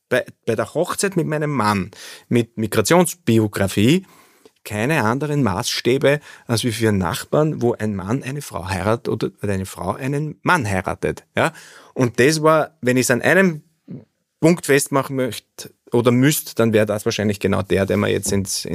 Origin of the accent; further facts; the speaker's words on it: Upper Austria, Austria; Also ich komme aus dem Mühlviertel, ich lebe in einem Ort mit 4300 Einwohnerinnen und Einwohnern